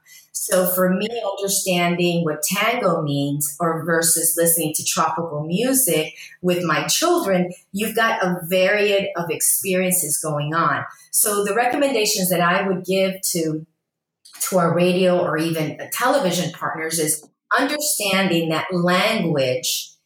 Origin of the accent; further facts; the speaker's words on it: Florida, United States; also born or lived in Uruguay; I was born in Uruguay. My mother was Uruguayan and my father was from Spain. And whenever I was raised in a more bicultural environment with Cuban Americans and Americans in Florida